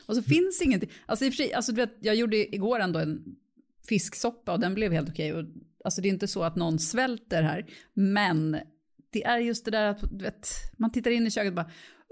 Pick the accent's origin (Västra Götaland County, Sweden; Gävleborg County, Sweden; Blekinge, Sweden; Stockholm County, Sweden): Stockholm County, Sweden; Bromma; jag är uppvuxen i Bromma